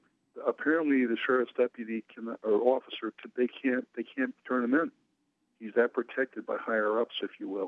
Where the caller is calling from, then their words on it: New Jersey, United States; I'd be afraid to give my name out, so I'll just say that I'm from New Jersey.